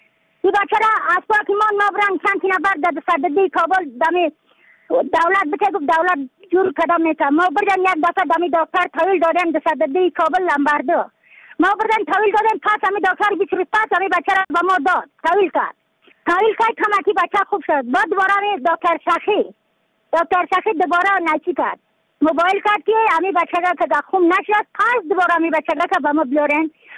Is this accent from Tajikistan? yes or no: no; Badakhshan, Afghanistan; از بدخشان هستم، مرکز بدخشان، ولسوالی اقلی پایان، قیره وینگ